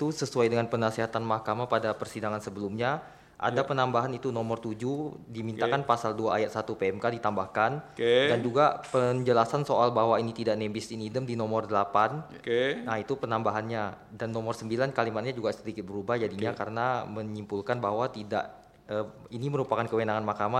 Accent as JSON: {"language": "Indonesian", "region": "Jakarta", "country": "Indonesia", "tie": "born or raised there", "also_born_or_lived": "Tangerang Regency", "said": "akta lahir menunjukkan bahwa saya lahir di Jakarta, kemudian ijazah SMA menunjukkan saya ini dulu SMA-nya di Kabupaten Tangerang yang merupakan kawasan aglomerasi Jakarta."}